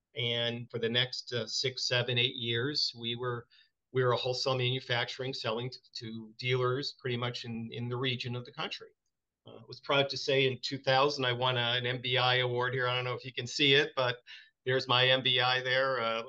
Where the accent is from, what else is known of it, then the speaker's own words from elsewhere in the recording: New England, United States; But to give you a little bit of my background, I grew up in New England, Providence College graduate